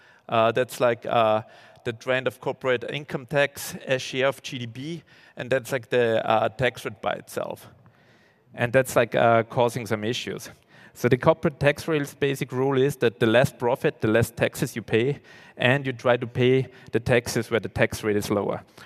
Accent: Austria; I'm from Austria.

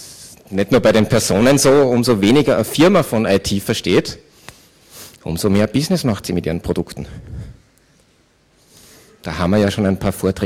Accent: Austria; Und ich bin ja Österreicher

